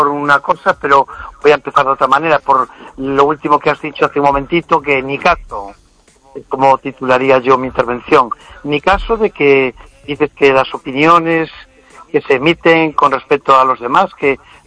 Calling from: Vigo, Galicia, Spain

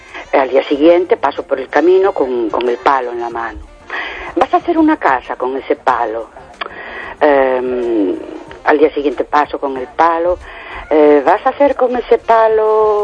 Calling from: Ourense, Galicia, Spain; de Orense.

